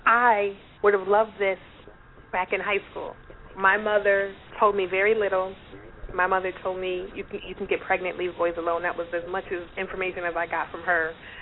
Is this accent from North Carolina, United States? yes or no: no; Massachusetts, United States; I mean, we're from Massachusetts, so, you know, we understand the snow and everything that comes from up there.